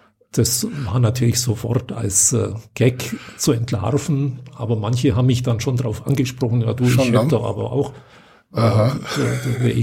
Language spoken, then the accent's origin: German; Bavaria, Germany; ich komme selber aus dem Unterallgäu